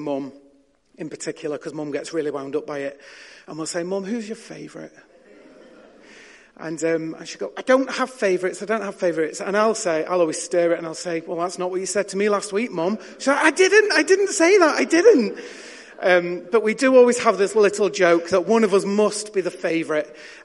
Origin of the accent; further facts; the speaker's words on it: Yorkshire and the Humber, United Kingdom; I'm one of six, and we grew up in Yorkshire